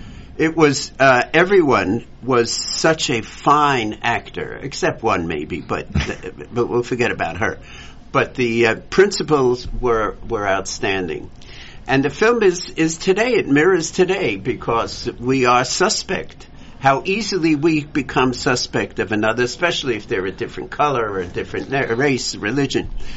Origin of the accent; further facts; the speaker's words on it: Pakistan; I could understand, being a Pakistani.